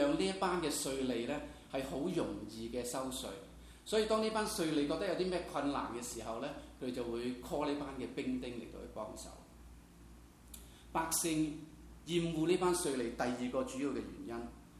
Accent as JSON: {"language": "Chinese", "region": "Guangdong", "country": "China", "said": "我们广东人说，哇，这个位置是一个肥缺"}